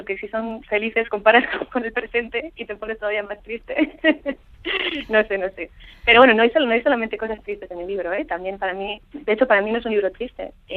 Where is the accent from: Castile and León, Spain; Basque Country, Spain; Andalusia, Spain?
Basque Country, Spain; Basauri; also born or lived in Paris; now in New York, United States; Yo realmente me fui a París, yo me fui hace 10 años ya de Basauri. Y en Nueva York hace 5 años que estoy